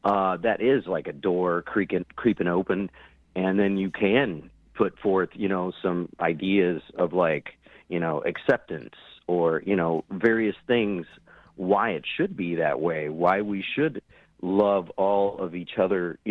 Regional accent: Winston-Salem, North Carolina, United States; now in Madison, United States; I'm from North Carolina. I grew up in North Carolina.

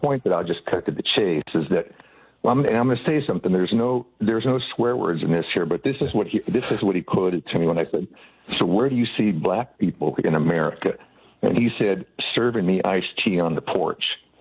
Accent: Alaska, United States; I grew up in Alaska, a very conservative state.

